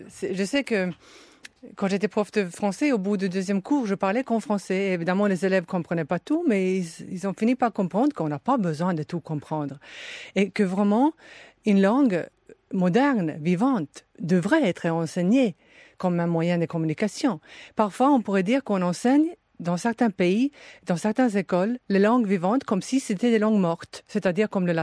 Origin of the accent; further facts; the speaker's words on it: Sweden; now in France; Si je compare à mon pays d'origine...